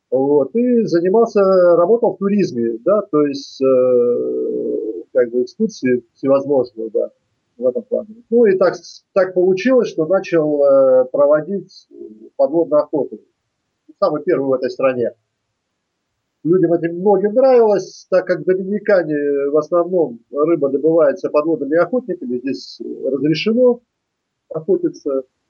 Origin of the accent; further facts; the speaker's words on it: Kamchatka Krai, Russia; я сам с Камчатки